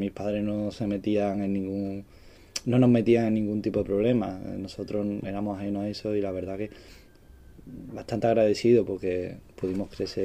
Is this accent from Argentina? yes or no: no; Seville, Andalusia, Spain; Sí, nací en Sevilla.